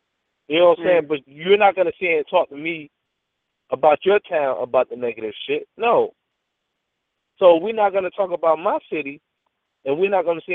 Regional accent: Newark, United States; You know, to where, you know, well, where you from? I'm from Newark.

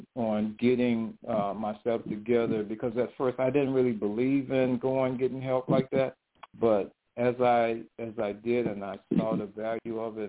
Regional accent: Brooklyn, New York, United States; born there; Well, I was born in Brooklyn.

